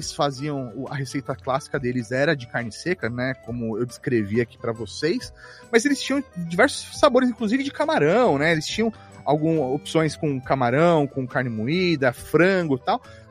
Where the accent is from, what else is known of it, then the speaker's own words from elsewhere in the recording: São Caetano do Sul, São Paulo, Brazil; now in São Paulo, Brazil; Isso aí, eu sou nascido e criado no ABC Paulista.